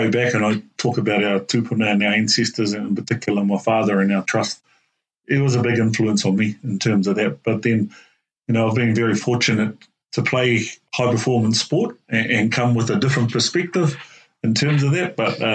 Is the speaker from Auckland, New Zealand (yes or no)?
no; Huntly, Waikato, New Zealand; So yeah, born and bred in Huntly, grown up there and live back on our papa kāinga now.